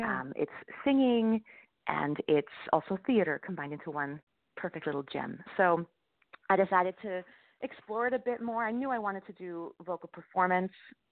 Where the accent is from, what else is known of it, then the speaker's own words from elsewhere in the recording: Bismarck, North Dakota, United States; So I started playing violin when I was 8 and I grew up in Bismarck, North Dakota.